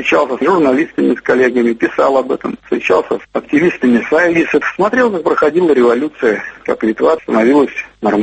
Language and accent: Russian; Siberia, Russia; now in Lithuania; Я родился и вырос в Сибири. У нас там в деревне немало было литовцев, которых я помню.